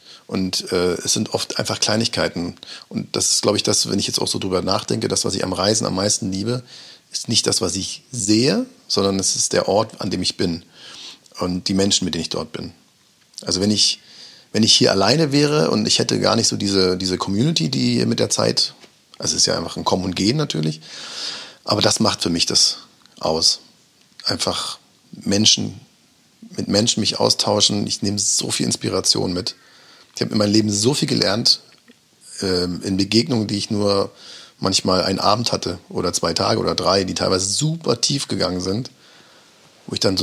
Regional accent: Mecklenburg-Vorpommern, Germany; also born or lived in Thuringia; Ich mag schon auch meine Heimat, wo ich herkomme. Ich bin ja Mecklenburger. Also ich bin zwar in Thüringen geboren, aber ich bezeichne mich, ich bin aufgewachsen, größtenteil meiner Jugend in Mecklenburg, Kindheit und Jugend. Und ich habe eine totale Heimatverbundenheit

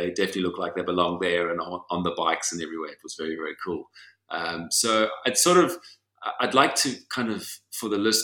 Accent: South Africa; moved away; I'm a South African. I've only recently relocated to Europe. I've spent a lot of time in Europe over the years

